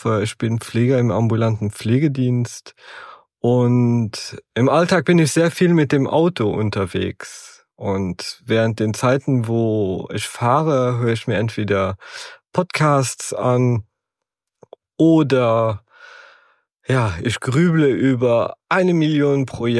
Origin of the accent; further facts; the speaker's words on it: Luxembourg; bei uns in Luxemburg, damals war das Schulsystem etwas anders wie heute.